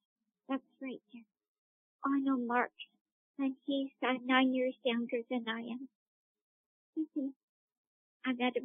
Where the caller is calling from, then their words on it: Campbell River, British Columbia, Canada; I'm calling from Campbell River, but I live in Port Hardy, British Columbia, Canada.